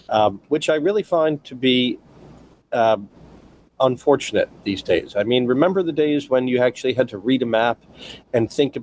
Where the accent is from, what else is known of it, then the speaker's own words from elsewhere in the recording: United States; I'm an American. I'm going to go knock on the door of the American embassy.